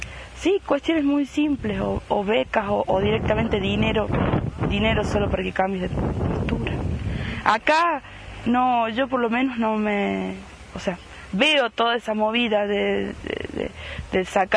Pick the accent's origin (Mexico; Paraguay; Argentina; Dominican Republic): Argentina; Chilecito, La Rioja; de Chilecito. Nací en Chilecito, ahora estoy estudiando en La Rioja hace 4 años.